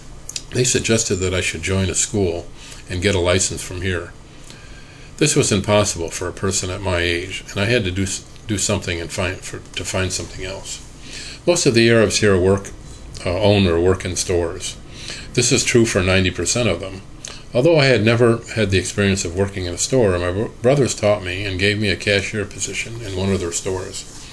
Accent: Nabk, Rif Dimashq, Syria; now in United States; I came to America. I was brought up in Syria in the Al-Nabak area. It was a small city.

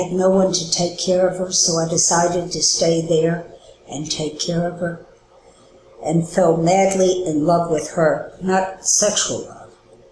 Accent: Durham, North Carolina, United States; born there; I moved from North Carolina down to Miami. Because I had a lot of back trouble. My parents moved down there because they thought the heat would help.

